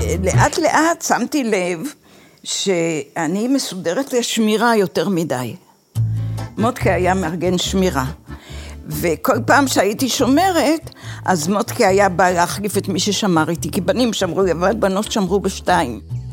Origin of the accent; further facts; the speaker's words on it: Herzliya, Tel Aviv District, Israel; born there; נולדתי בהרצליה, בצריף דולף. היה גשם נוראי ולא הייתה דרך בית חולים, אז פשוט נולדתי בבית.